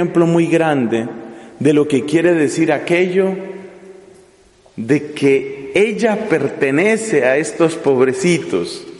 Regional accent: Colombia; En mi país tuve yo la ocasión durante un tiempo de ser prior en el convento de Nuestra Señora del Rosario en la ciudad de Chiquinquirá.

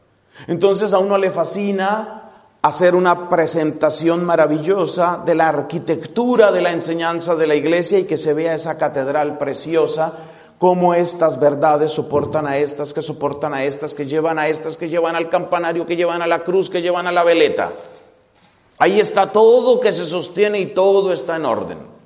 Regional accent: Colombia; decimos en Colombia, mezclilla, decís en España.

